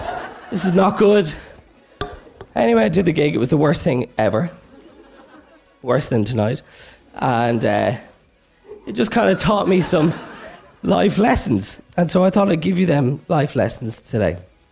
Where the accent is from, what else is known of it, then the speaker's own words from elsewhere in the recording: Drogheda, Leinster, Ireland; also born or lived in Meath; I'm from Meath, so to them, I'm a foreigner. But I went through a lot of phases when I was growing up in Drogheda.